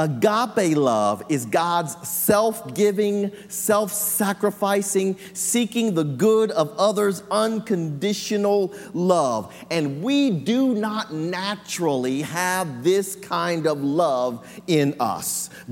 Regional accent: Tennessee, United States; because there's no tumbleweed where I grew up in West Tennessee.

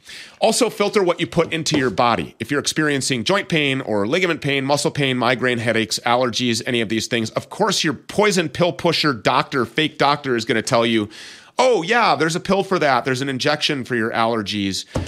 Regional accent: Minnesota, United States; It's sourced right here in my home state of Minnesota

